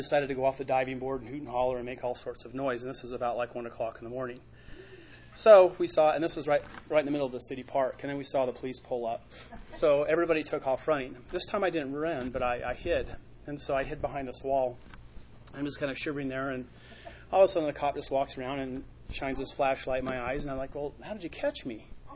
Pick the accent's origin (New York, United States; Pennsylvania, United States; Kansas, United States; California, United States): California, United States; Bonsall; When I was growing up in California in elementary school, my stepdad was a golf professional, so we lived out in the country in the middle of nowhere in a place called Bonsall, California.